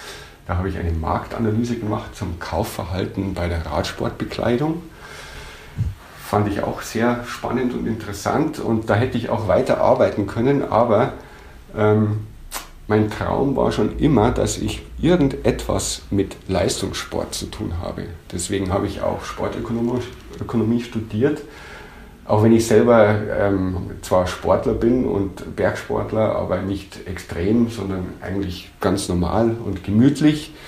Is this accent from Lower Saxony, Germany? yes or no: no; Bad Wiessee, Bavaria, Germany; Ich bin am Tegernsee aufgewachsen, in Bad Wiessee.